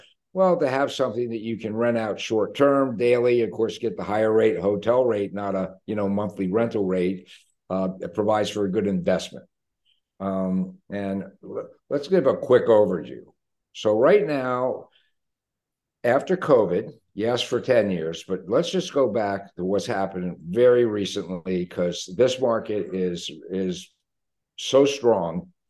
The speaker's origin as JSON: {"language": "English", "town": "Washington", "region": "District of Columbia", "country": "United States", "tie": "born there", "lives_now": "Miami, United States", "said": "I could say I was born in Washington, D.C., which would be true, but I have lived in Miami since 1977 now."}